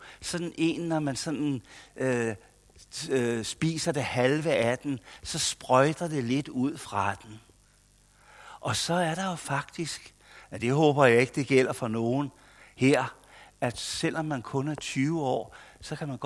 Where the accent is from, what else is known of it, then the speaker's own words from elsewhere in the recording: Copenhagen, Capital Region of Denmark, Denmark; end vi var i København, hvor jeg voksede op.